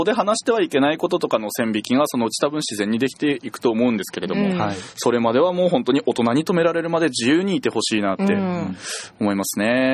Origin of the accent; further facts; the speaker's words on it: Inakadate, Aomori, Japan; 僕あの青森県南津軽郡田舎館村出身なんですけれども